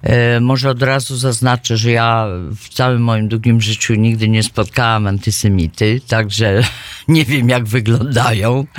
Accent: Chicago, Illinois, United States; ponieważ jestem z Chicago

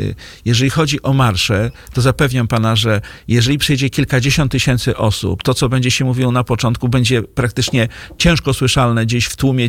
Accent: Greater Poland Voivodeship, Poland; ja jestem z Wielkopolski. Panie redaktorze, ja jestem z Wielkopolski.

